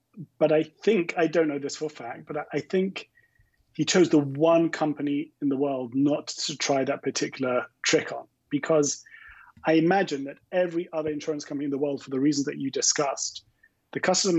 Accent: London, United Kingdom; I don't know if you can tell from the remnants of my accent, but I'm originally from London.

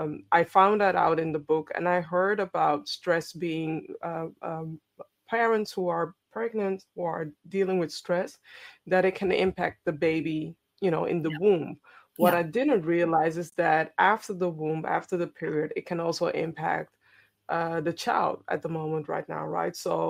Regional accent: Ghana; I am Ghanaian. My blood always is asking for warmth, especially in the winter.

